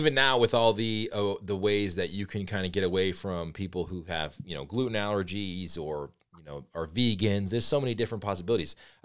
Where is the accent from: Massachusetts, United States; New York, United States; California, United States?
Massachusetts, United States; Boston; so I'm from Boston. So there's a couple places that cut into squares, but it's not super popular